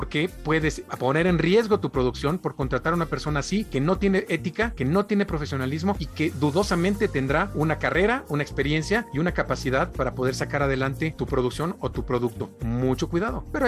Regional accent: Veracruz, Mexico; Yo soy de Veracruz, entonces imagínense, viví en el puerto de Veracruz, me lo conozco re bien.

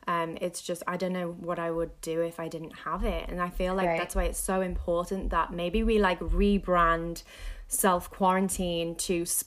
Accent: England, United Kingdom; I'm originally from England and all my family is there.

